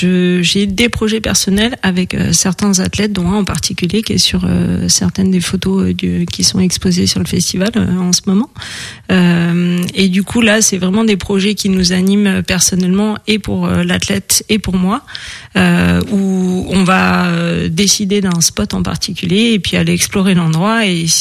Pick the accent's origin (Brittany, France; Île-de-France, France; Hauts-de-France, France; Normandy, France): Île-de-France, France; Paris; j'ai passé mon enfance à Paris et à l'issue de mes études, j'ai déménagé dans la vallée par motivation pour le mode de vie à la montagne